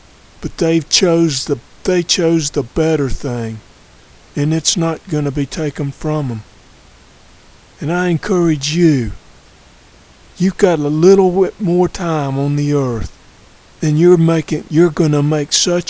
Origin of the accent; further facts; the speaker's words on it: North Carolina, United States; Every year when I was a boy growing up in North Carolina, the union would come down